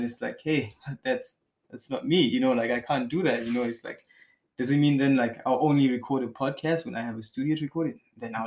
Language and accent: English; Malawi; I mean, I come from Malawi where...